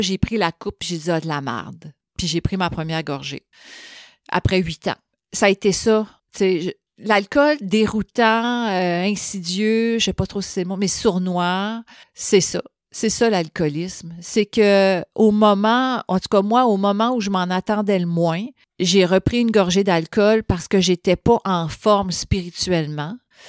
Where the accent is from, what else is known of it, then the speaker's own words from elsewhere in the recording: Laval, Quebec, Canada; also born or lived in Sainte-Thérèse; Moi, je viens de Laval-Ouest, là, fait que, puis de Sainte-Thérèse, j'ai rien contre ces deux places-là, je viens de là